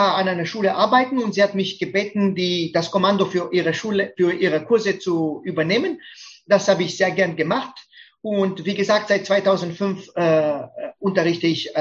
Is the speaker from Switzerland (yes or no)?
no; Romania; German is a second language; now in Germany; Ich komme ursprünglich aus Rumänien und seit 20 Jahren lebe ich in Deutschland.